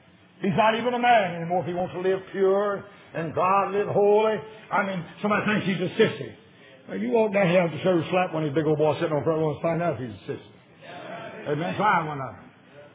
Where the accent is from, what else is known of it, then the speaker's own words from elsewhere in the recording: Cottage Grove, United States; I was raised in Cottage Grove, the roughest in the town that there was